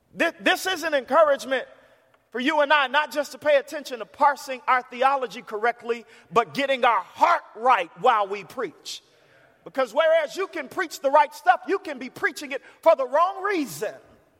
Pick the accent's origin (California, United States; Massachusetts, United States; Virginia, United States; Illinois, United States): Illinois, United States; Chicago; It's amazing the kind of theology you could get watching cartoons growing up in Chicago the way that I did.